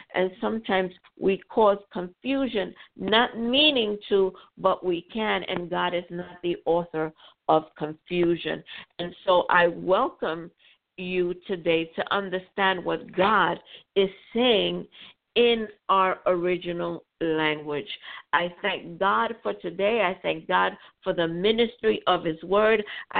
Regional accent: New York City, New York, United States; I developed a habit of learning more Spanish because I grew up in New York City.

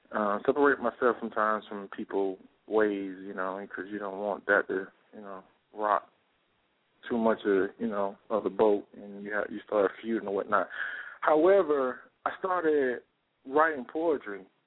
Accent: Atlanta, Georgia, United States; born there; Well, I was born in Atlanta, Georgia, is where I reside.

